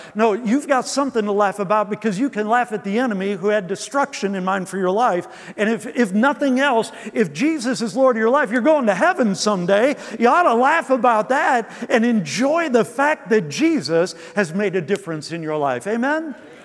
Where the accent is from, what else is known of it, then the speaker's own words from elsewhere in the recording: Detroit, Michigan, United States; Listen, I'm from Detroit. I can say those things.